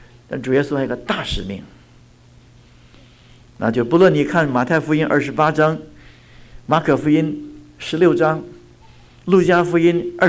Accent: China; 今天我们中国人有这么多基督徒，这么多教会，怎么来的？

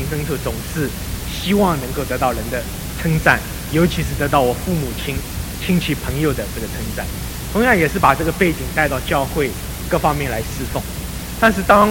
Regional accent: China; 我是从大陆来的

